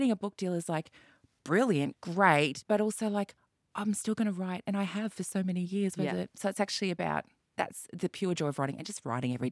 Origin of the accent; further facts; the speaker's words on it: Brisbane, Queensland, Australia; I grew up in Brisbane, which was, you know, on the back of the Joe era and the back of, like, you know, no arts funding and all this kind of stuff.